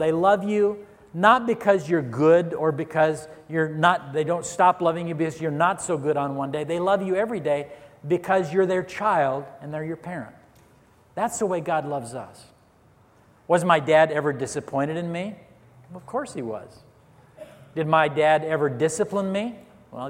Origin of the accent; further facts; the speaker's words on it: Redmond, Oregon, United States; We were out on an adventure one night in our little town in Central Oregon. I was raised in Redmond, Oregon. Population of about 3,000 at that time.